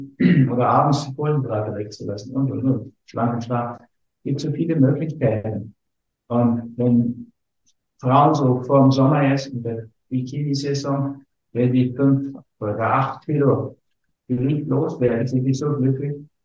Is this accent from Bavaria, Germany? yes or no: no; Berlin, Germany; born there; ich bin in Berlin geboren